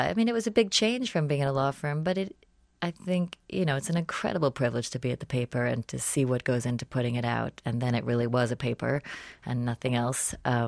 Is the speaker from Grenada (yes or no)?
no; New York, United States; And I think because I grew up in New York, we were aware of what my grandmother's job was and later my uncle's, and proud of her.